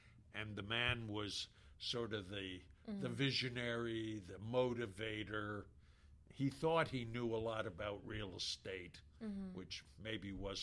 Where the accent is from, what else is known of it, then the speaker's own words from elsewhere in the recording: New York, United States; Okay, I grew up in upstate New York.